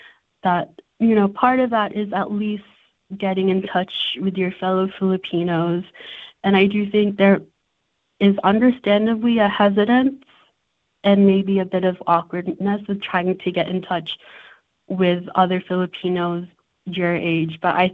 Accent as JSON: {"language": "English", "town": "Sydney", "region": "New South Wales", "country": "Australia", "tie": "born or raised there", "said": "I was born and raised here in Sydney"}